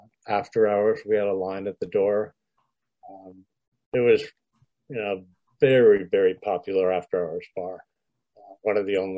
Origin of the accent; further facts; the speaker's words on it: Las Vegas, Nevada, United States; I was from Vegas, which was, you know, I wore construction boots and Levi's and tank tops.